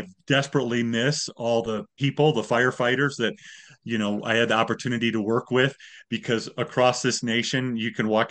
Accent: Wyoming, United States; also born or lived in Michigan; Wyoming is really home to me. I moved away from Michigan when I was young enough that I remember more of growing up in Wyoming.

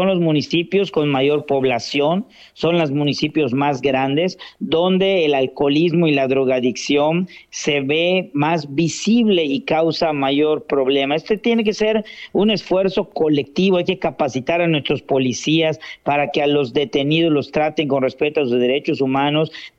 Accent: Yucatán, Mexico; resaltar los valores que nos distinguen como yucatecos

